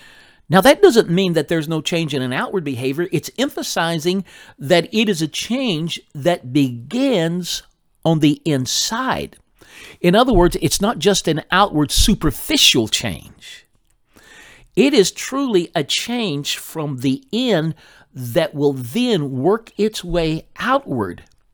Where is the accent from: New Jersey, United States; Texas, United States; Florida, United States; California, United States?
Texas, United States; Or I grew up in North Texas back in the, I was born in 1947.